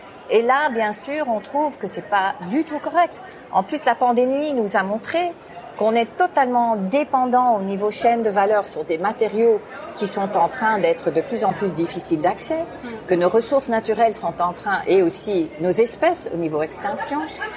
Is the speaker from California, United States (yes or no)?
yes; San Francisco, California, United States; French is a second language; Moi, je viens de San Francisco